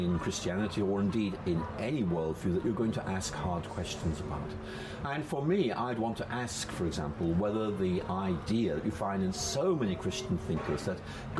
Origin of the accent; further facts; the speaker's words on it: Northern Ireland, United Kingdom; I grew up in Northern Ireland, and in Northern Ireland, back in the 1960s, we had religious violence.